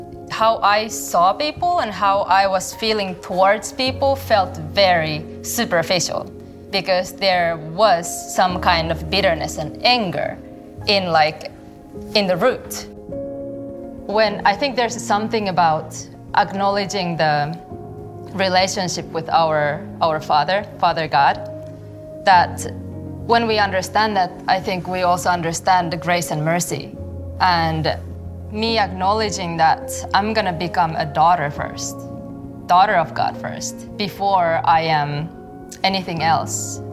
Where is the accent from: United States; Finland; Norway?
Finland; I am half Japanese, half Finnish. I grew up in Finland, and I'm a born and raised Christian.